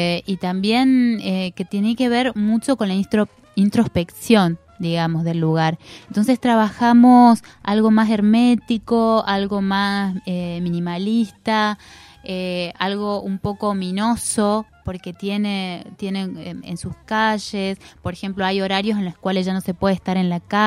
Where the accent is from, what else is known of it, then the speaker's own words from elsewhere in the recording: Concordia, Entre Ríos, Argentina; now in Córdoba, Argentina; a lo largo de estos años de estar en Córdoba. Yo soy de Entre Ríos, de Concordia